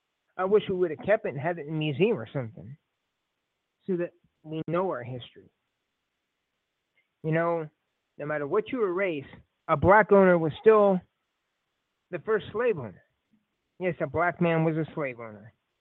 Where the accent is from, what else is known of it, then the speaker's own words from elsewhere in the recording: Lafayette, United States; the person that won in Lafayette, my hometown, he went anonymous.